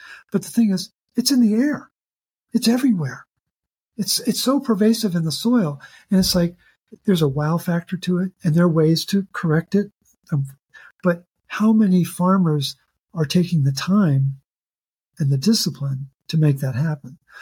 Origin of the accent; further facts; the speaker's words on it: Baltimore, Maryland, United States; I grew up in Baltimore